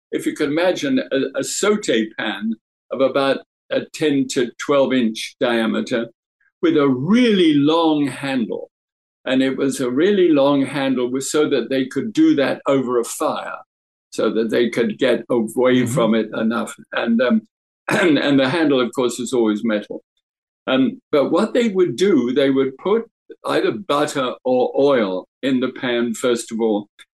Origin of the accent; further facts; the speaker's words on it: Scotland, United Kingdom; I'm Scottish, and I was pillaged 500-600 years ago by people from Norway and Sweden.